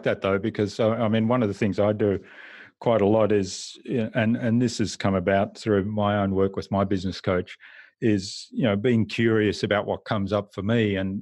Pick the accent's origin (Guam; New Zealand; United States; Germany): Germany; But I'm from Germany, so I've got lots of friends in Germany.